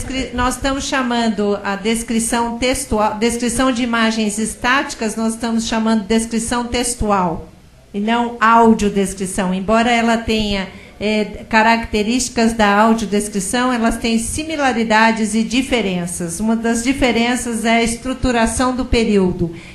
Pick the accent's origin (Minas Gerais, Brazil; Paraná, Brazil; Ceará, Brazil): Minas Gerais, Brazil; now in São Paulo, Brazil; Eu não sou paulista, eu não sou mineira. Moro em São Paulo, mas sou mineira.